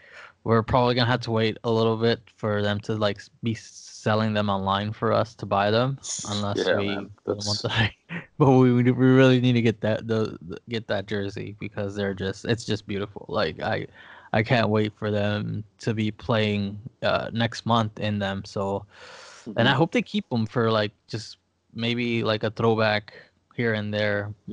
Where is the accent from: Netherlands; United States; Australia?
Netherlands; English is a second language; also born or lived in England; You know, I grew up in the Netherlands. I played in England, so it gets cold